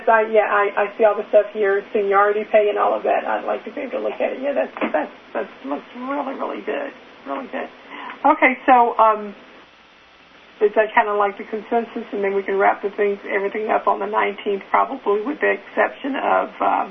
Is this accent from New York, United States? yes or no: no; Dallas, Texas, United States; in Dallas, because I came from the Dallas area